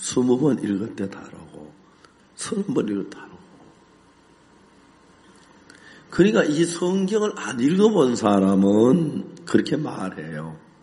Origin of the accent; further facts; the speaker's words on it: Seonsan, North Gyeongsang, South Korea; 소설을 살 만한 돈이 없으니까 선산 우리 고향 바다는 조그만 빤한데 어떤 집에 책이 있다는 이야기 때문에 달려가서 빌려가지고 밤새워 읽고 돌려주고 그랬어요.